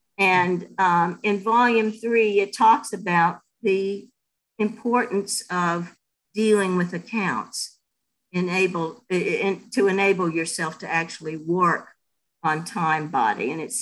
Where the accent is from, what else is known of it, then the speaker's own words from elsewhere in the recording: Texas, United States; brought me huge shame as a child growing up in Texas, where if you didn't look like everybody else and you weren't a Christian, you were a no-no.